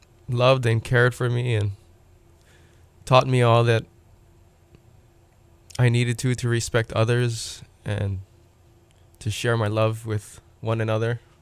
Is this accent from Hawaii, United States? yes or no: yes; Waipahu, Hawaii, United States; also born or lived in North Shore; I grew up at a young age in Waipahu and was raised on the North Shore in my intermediate years in high school.